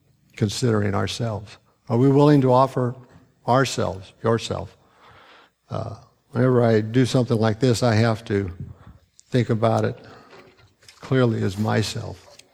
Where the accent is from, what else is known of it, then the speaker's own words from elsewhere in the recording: England, United Kingdom; The crusaders tried it. I'm English, so those are my people.